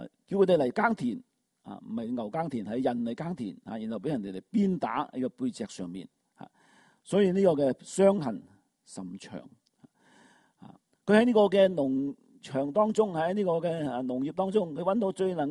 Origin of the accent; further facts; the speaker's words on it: China; 有啲似我哋中國。啊！我哋中國人，如果睇翻我哋歷史，都係一個喺不斷喺戰爭當中啊